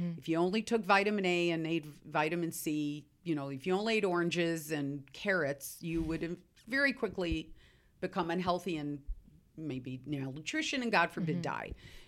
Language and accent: English; Seattle, Washington, United States; You know, I'm from Seattle.